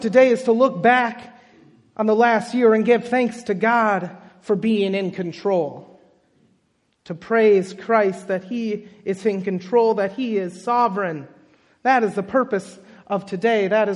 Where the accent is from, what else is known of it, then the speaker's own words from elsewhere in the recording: Minnesota, United States; back in my home state of Minnesota